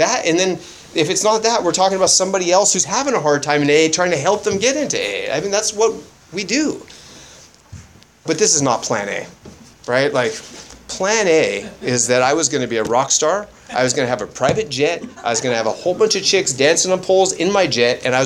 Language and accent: English; Canada; So I'm Canadian, so I went back to Canada, once to the East Coast, once to the West Coast. Once very far north into the province of British Columbia, way out in the woods